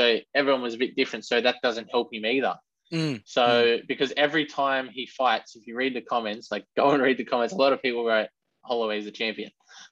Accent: Australia; because I'm Australian

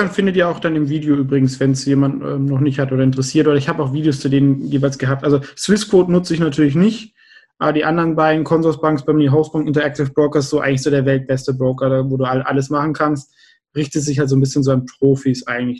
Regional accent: Germany; Aber es ist halt auch, es ist Ausland, das muss man halt schon wissen als Deutscher.

